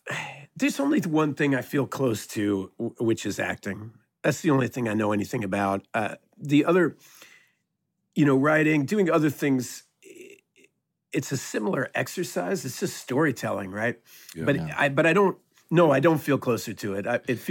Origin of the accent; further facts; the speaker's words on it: Austin, Texas, United States; born there; Well, born in Austin, Texas.